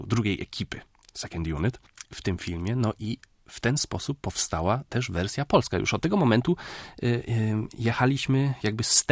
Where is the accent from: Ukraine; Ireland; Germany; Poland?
Germany; Polish is a second language; A że ja się wychowałem w Niemczech, no i mówię po polsku, ale nie mówię na tyle po polsku dobrze i nie piszę na tyle po polsku dobrze.